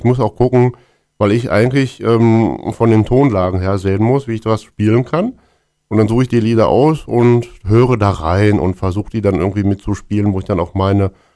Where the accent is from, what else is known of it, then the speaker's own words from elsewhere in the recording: Aalen, Baden-Württemberg, Germany; Also der Erik und ich, wir kommen aus Aalen.